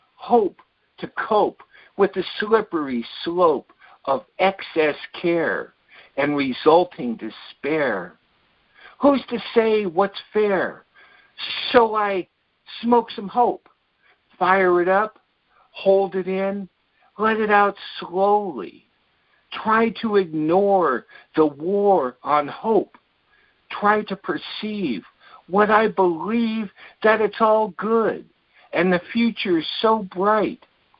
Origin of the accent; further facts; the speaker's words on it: California, United States; I mean, I grew up in the Bay Area, and, you know, so poetry was a big part in the 50s and 60s. I mean, I was born in 48